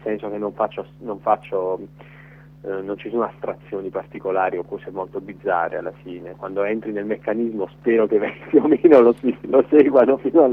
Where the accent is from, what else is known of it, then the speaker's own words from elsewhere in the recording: Bari, Apulia, Italy; sono stato testimone perché sono di Bari, sono stato in quegli anni, ero a Bari